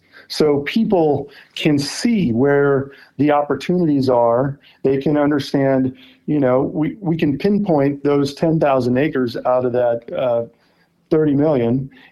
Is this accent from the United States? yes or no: yes; Midwest, United States; I grew up in the Midwest at the confluence of the Illinois, Missouri, and Mississippi systems. And we were the first generation off the farm.